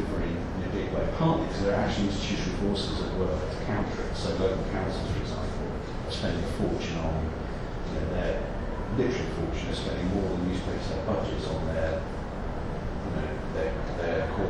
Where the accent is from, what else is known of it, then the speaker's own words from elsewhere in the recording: London, United Kingdom; I work in town, I support football team in East London, I'm from South London, live in North London, my sister's from West London, I've got family in Germany, I've got family in South America